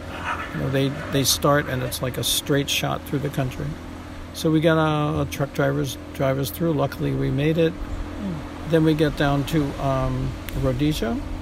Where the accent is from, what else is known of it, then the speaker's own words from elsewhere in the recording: United States; the guy sees that I'm American